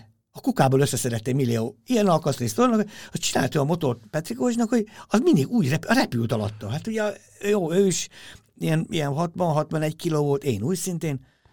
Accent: Hungary; én is magyar gyerek vagyok

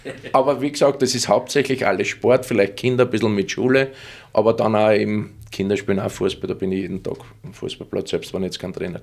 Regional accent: Vienna, Austria; Oh, Wien ist meine Heimatstadt, ja.

